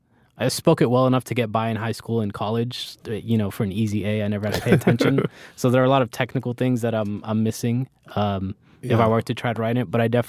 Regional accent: Florida, United States; that's how I felt growing up in Florida.

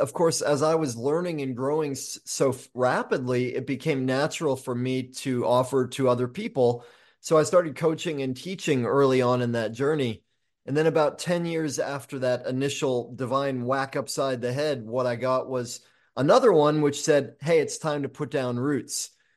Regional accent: Maine, United States; Well, I was born in Maine, full-blooded maniac.

